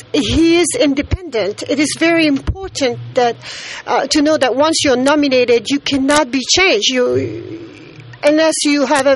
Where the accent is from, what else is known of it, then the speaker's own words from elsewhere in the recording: Mauritania; English is a second language; I am a fellowship. I am from Mauritania.